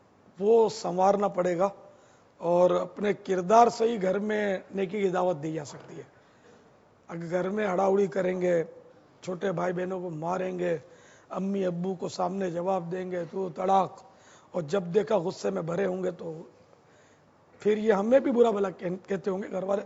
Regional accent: Karachi, Sindh, Pakistan; یہ پنجاب میں تو کم ہے رات جاگنے کا رجحان, ہمارے شہر میں زیادہ ہے باب المدینہ

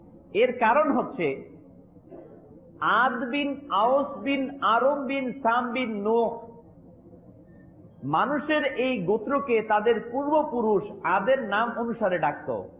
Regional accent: Bangladesh; যেমন আমরা বাঙালি জাতি, বাংলাদেশি বাঙালি জাতি

